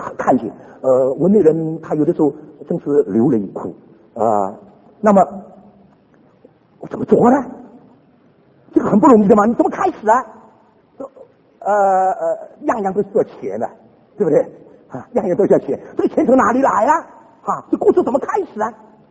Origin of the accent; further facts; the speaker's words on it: China; 一进去我们中国人看了很舒服的